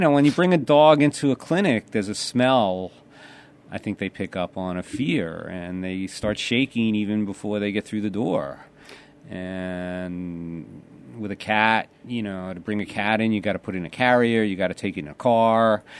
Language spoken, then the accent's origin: English; New York, United States; I grew up in Nassau County in Long Island, and we moved out here about 20 years ago.